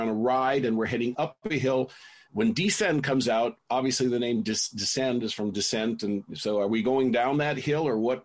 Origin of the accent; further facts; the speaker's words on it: Oak Park, Michigan, United States; I grew up in Oak Park, Michigan.